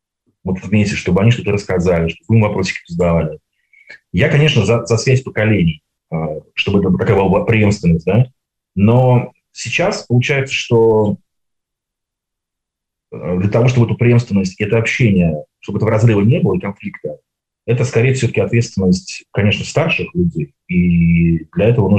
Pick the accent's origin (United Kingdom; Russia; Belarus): United Kingdom; England; в той церкви, где я вырос, в Англии